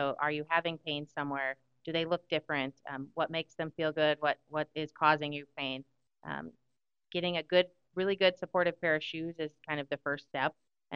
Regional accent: Manton, Iowa, United States; I'm originally from Manton, Iowa, so just north of here.

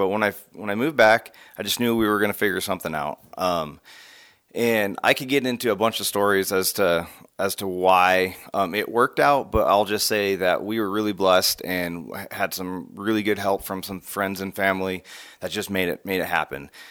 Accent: Bonners Ferry, Idaho, United States; So I was born and raised in Bonners Ferry, graduated high school there.

